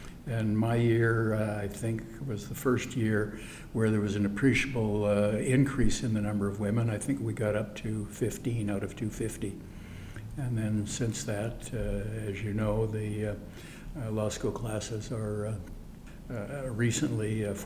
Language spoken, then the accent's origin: English; Vancouver, British Columbia, Canada; also born or lived in Regina / New York; I was born in Regina. My parents came out when I was five, and so I've been other than 2 years in New York, I've been a resident of Vancouver since.